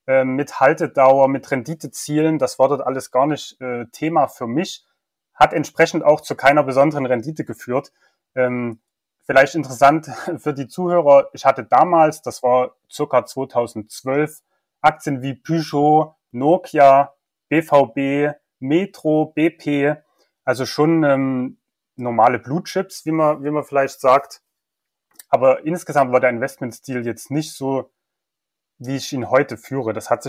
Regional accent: Chemnitz, Saxony, Germany; born there; now in Zwickau, Germany; bin 37 Jahre, geboren in Karl-Marx-Stadt, heute Chemnitz, eine der wenigen deutschen Städte, die sich umbenannt haben. Lebe jetzt in Zwickau

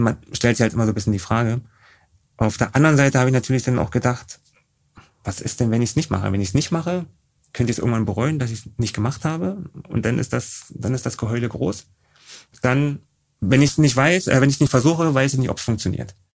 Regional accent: Berlin, Germany; accent: Berlin; Ich bin geborener Berliner und hört man vielleicht auch ein bisschen an meinem leichten Berliner Slang. Ja, aufgewachsen in Berlin-Tempelhof

